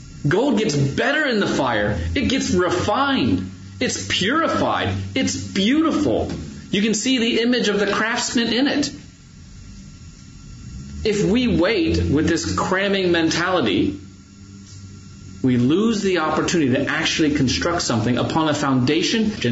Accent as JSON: {"language": "English", "region": "Ohio", "country": "United States", "tie": "born or raised there", "said": "I've had times when I was growing up in Northeast Ohio, we had snow."}